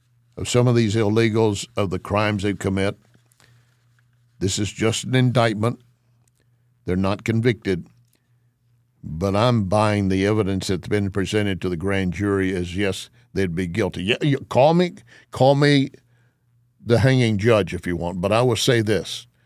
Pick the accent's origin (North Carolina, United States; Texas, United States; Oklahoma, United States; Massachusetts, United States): Texas, United States; it resonates all the way back to me as a kid growing up in West Texas. We had screen doors.